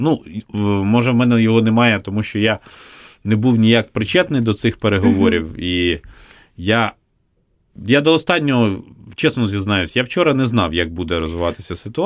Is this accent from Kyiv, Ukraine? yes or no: yes; Kyiv, Ukraine; Ну, ми як кияни в цьому сенсі маємо тішитись тим, що зупинилася частина метрополітену